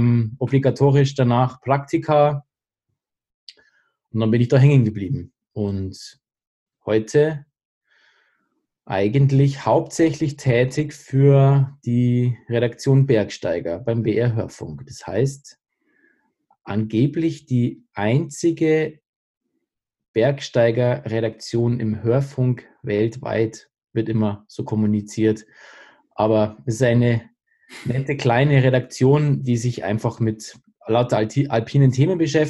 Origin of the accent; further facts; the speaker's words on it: Bavaria, Germany; Ich bin im Allgäu aufgewachsen. Meine Eltern haben sind mit mir ins Allgäu verpflanzt.